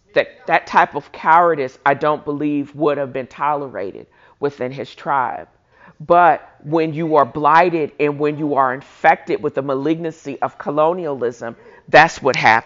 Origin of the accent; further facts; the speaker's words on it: United States; I'm African American, but I also did my 23andMe, and I have strong ties to West Africa.